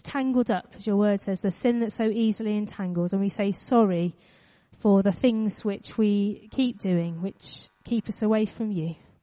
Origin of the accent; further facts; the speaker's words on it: United Kingdom; I am British and I don't like it.